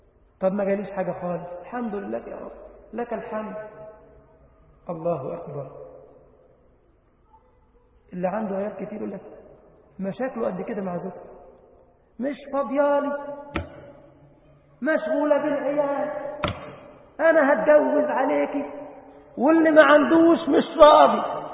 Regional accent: Egypt; انما احنا عندنا الفرخه في بلدنا مصر عند دجاجه

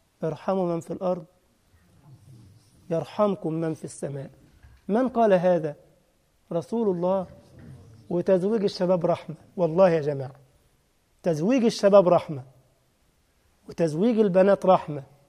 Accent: Egypt; لأن أنا مصري بقى أتكلم عن مصر فقط،

